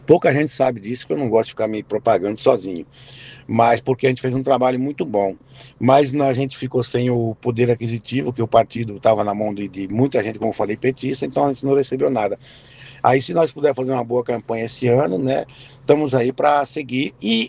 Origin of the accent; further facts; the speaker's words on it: Rio Grande do Sul, Brazil; Eu sou gaúcho, sim, vindo lá de, na época de Santa Catarina, mas eu já estava em outros estados, procurando negócios e trabalhando sempre fora.